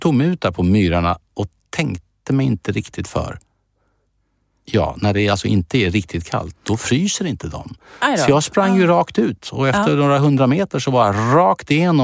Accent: Strängnäs, Södermanland, Sweden; Det märker ju hemma i Stängnes

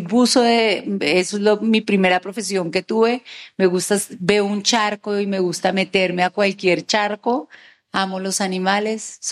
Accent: Bogotá, Colombia; Yo soy bogotana.

